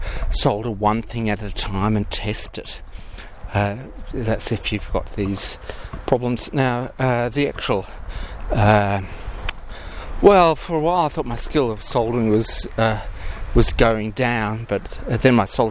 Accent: Australia; Of course, I'm just an Aussie bloke.

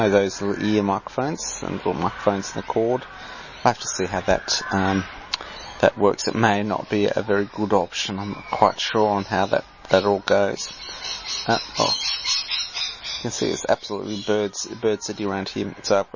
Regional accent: Australia; I'm a Australian. This podcast is from Australia in the Southern Hemisphere.

